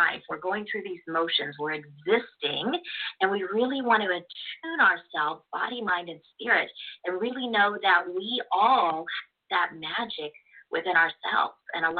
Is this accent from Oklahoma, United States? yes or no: yes; Oklahoma, United States; Well, in my world, shall we say, you know, I'm from Oklahoma